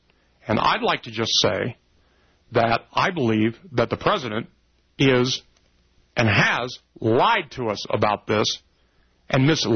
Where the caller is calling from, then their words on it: Denver, Colorado, United States; I'm calling from Denver, Colorado, and this is AM 760 Progressive Talk.